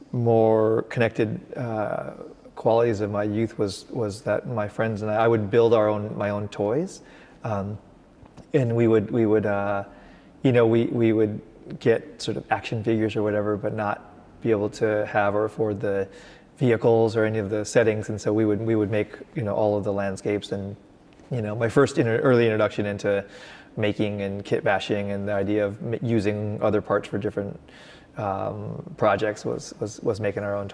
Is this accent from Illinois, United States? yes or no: no; Cerritos, California, United States; also born or lived in Los Angeles; I was born in Los Angeles. I grew up in a suburb called Cerritos